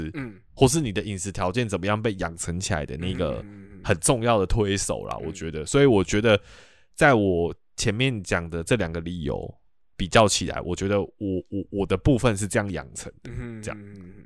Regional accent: Kaohsiung, Taiwan; 我是高雄人嘛，然后我爸妈都是台南人

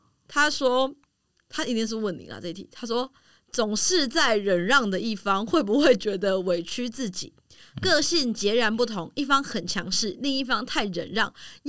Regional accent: Taiwan; 而且因为大部分的人，说实在，我们台湾人没那么喜欢运动嘛。

